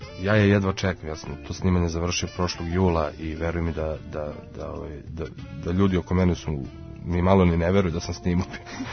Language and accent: Serbian; Belgrade, Serbia; ja sam, na primjer, užasno vezan za Beograd i za Srbiju. Meni je jako teško bilo tih 6 mjeseci u Rusiji. Stalno sam osjetio da mi nedostaje moj grad. Mislim, kako ti kažem, ja ga podrazumevam jer sam rođen u njemu.